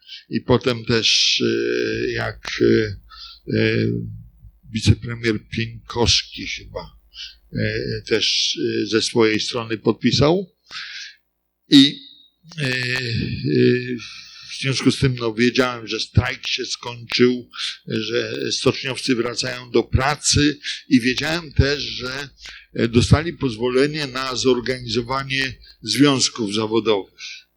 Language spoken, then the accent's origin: Polish; West Pomeranian Voivodeship, Poland; to ja akurat jestem z Pomorza, tego najlepszego, bo zachodniego. Tam się urodziłem, tam się wychowałem